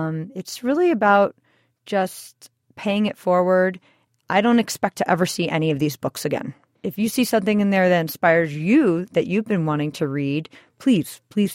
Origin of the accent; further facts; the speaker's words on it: Madison, Wisconsin, United States; now in Boulder, United States; Yes. I moved from Madison, Wisconsin in August of 2011 to Boulder, and I brought my little free library with me.